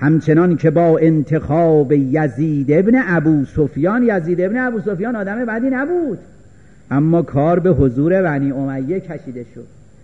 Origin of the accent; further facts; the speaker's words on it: Iran; ایرانیت که چیز بدی نیست، منم ایرانیم